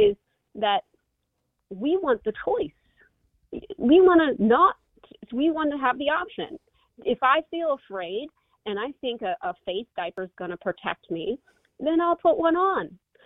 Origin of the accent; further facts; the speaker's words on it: United States; I just knew that I'm an American and I have the right to say no